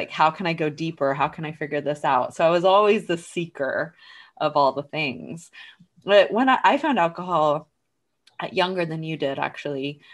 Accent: Texas, United States; And I grew up in Texas with, you know, all these first responders.

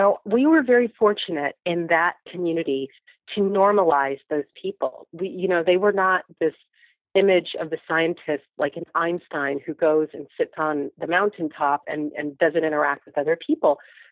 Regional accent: Hampton, Virginia, United States; And so I, growing up in Hampton, Virginia, I knew they worked at NASA

